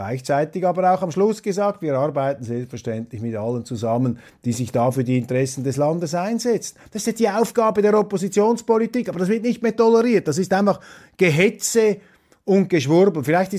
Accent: Switzerland; in diesen beiden Anekdoten beobachte ich als Schweizer, dass es gefährlich wird in Europa

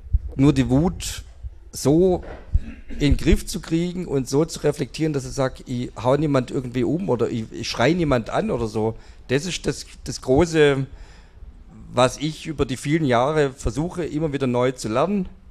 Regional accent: Kornwestheim, Baden-Württemberg, Germany; ich bin in Kornwestheim aufgewachsen

